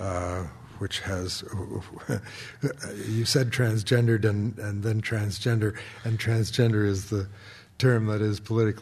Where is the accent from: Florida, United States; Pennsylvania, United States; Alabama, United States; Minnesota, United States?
Minnesota, United States; Austin; now in San Francisco, United States; someone here in San Francisco who comes from my hometown of Austin, Minnesota